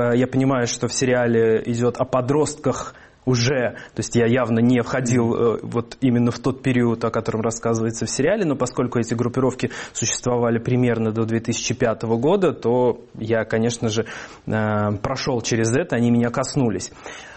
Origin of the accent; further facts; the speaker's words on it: Kazan, Tatarstan, Russia; Я из Дербышек. Я из Дербышек. Это район, собственно, Казани. Чуть находится поодаль, заводской район